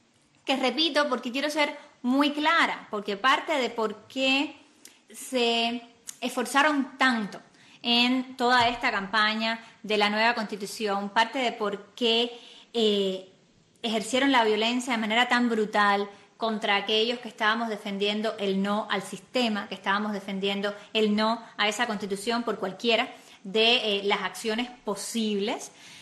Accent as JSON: {"language": "Spanish", "country": "Cuba"}